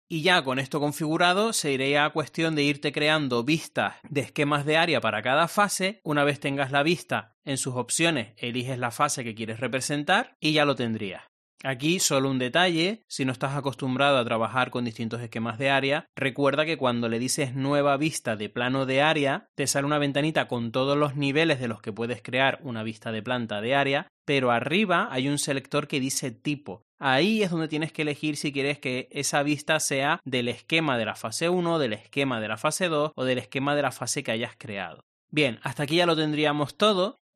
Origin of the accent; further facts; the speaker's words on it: Argentina; Soy de Argentina y trabajo en una constructora.